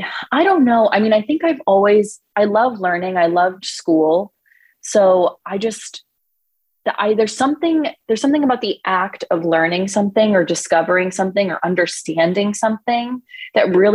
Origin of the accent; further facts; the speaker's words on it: California, United States; they would take me like hiking because I grew up in California